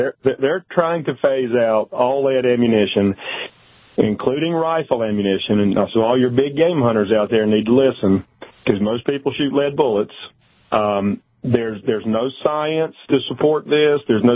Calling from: Buffalo, Wyoming, United States; I'm in Buffalo, Wyoming. Oh, nice. In north central Wyoming, near the Bighorn Mountains.

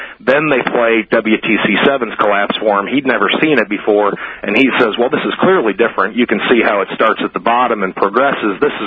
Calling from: Kansas City, Missouri, United States; I'm calling from Kansas City.

